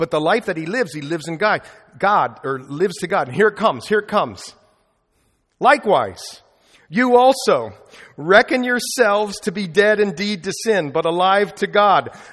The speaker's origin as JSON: {"language": "English", "country": "Ireland", "said": "I'm Irish, so I get angry."}